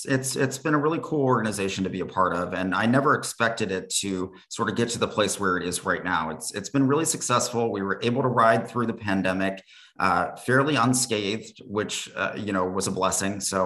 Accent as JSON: {"language": "English", "region": "California", "country": "United States", "tie": "born or raised there", "said": "I was raised in California and was kind of just ready for a change."}